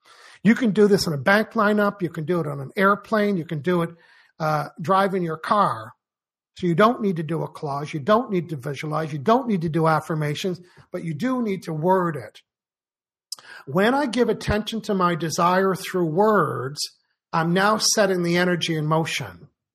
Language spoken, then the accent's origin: English; Canada; accent: Canadian; Yeah, so that dude's Canadian. Yeah, I'm French Canadian.